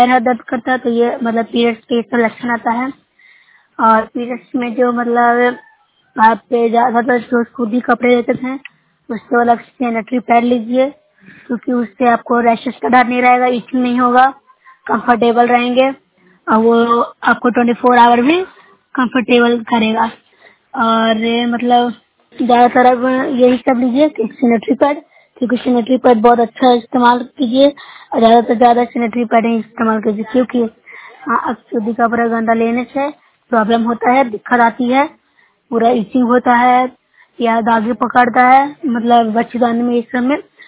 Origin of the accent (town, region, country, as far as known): Bihar, India